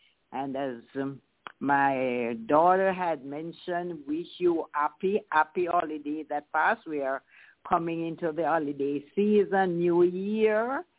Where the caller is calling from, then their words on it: Kingston, Jamaica; I'm calling from Kingston, Jamaica